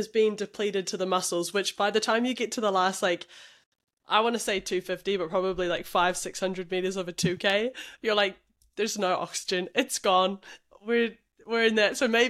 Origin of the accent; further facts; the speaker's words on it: Cambridge, Waikato, New Zealand; I'm from Cambridge, like Cambridge High Girl